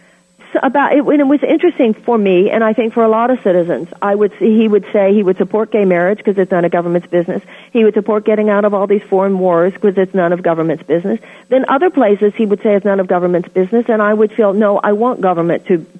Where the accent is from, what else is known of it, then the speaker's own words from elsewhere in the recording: United States; To me, as an American, I don't believe any group has a monopoly on truth.